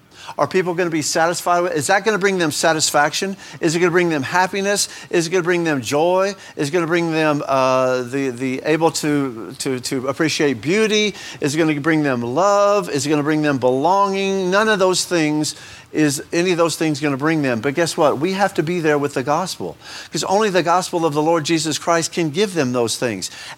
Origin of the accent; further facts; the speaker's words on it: Houston, Texas, United States; because I'm from Houston, so I like a good old Houston tale or whatever.